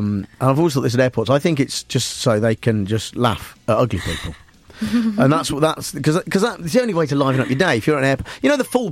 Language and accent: English; United Kingdom; We are British, damn it, and we like